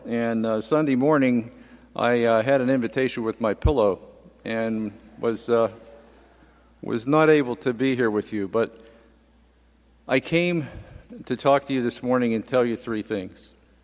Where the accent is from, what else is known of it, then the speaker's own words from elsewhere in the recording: Irwin, Pennsylvania, United States; And I said, well, we're from Pittsburgh. Oh, where at in Pittsburgh? I said, well, actually, Irwin.